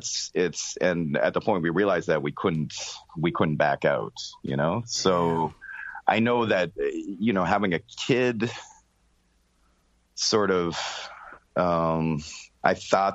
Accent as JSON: {"language": "English", "country": "Canada", "said": "like I come from Canada."}